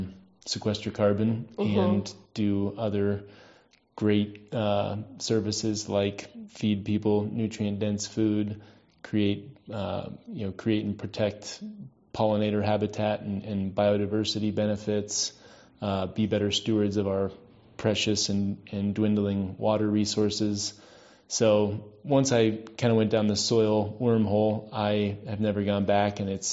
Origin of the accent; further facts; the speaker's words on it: Denver, Colorado, United States; And so I was born and raised in Denver.